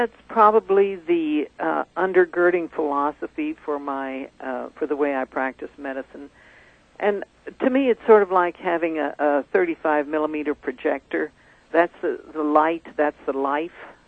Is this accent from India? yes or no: yes; India; Yeah, I was born in raised in India.